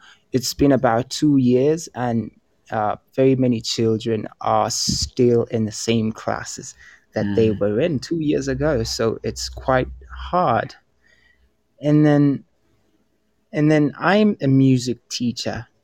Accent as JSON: {"language": "English", "country": "Uganda", "said": "Okay, so I'm from Uganda and the situation's a little bit different here."}